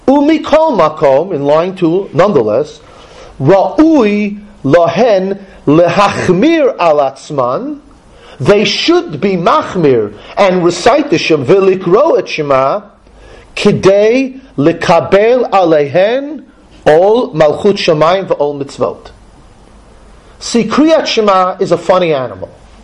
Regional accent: Borough Park, New York, United States; when I grew up in Borough Park in the shul where they had 40 people for Shabbos and 500 people for Rosh Hashanah Yom Kippur

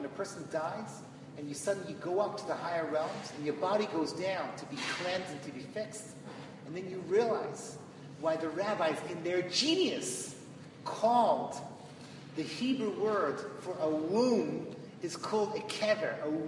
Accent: London, United Kingdom; I used to babysit for him when I grew up in London.

